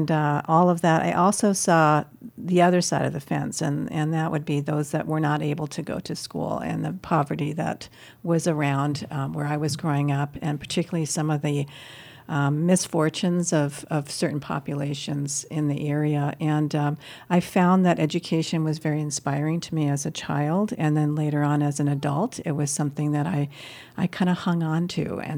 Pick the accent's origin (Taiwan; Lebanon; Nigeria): Lebanon; the fact that I was born and raised abroad in Lebanon and had the opportunity to attend the American Community School